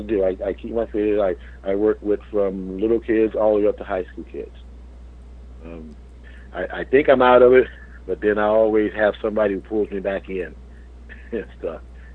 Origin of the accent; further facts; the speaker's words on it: Kansas, United States; To be recognized by my hometown, my home state, it's a great honor. It's a great honor because I feel proud. I'm proud that I came from Kansas.